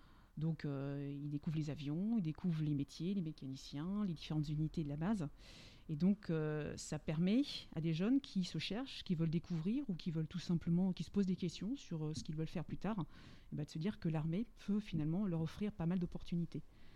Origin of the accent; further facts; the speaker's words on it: Évreux, Normandy, France; je suis normande, hébroïcienne, française, mais surtout européenne.